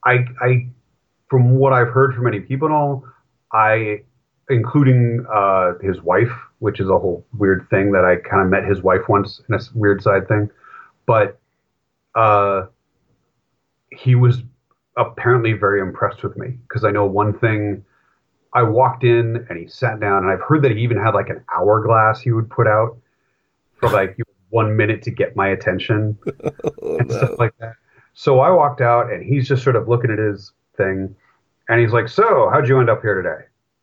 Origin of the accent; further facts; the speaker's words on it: New England, United States; I mean, I grew up in New England, very strong New England roots